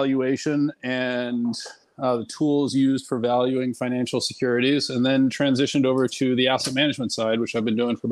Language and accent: English; California, United States; So I am a native Californian. I grew up actually in Silicon Valley.